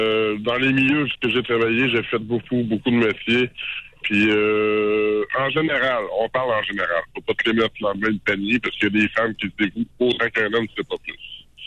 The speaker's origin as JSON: {"language": "French", "town": "Trois-Rivières", "region": "Quebec", "country": "Canada", "said": "Je viens de Trois-Rivières, je vous connais un peu."}